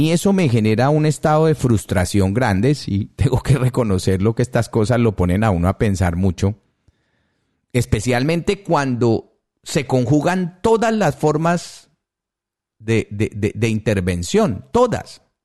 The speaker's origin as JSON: {"language": "Spanish", "country": "Colombia", "said": "le pueden inventar una guerra con Venezuela mismo, como colombiano me refiero"}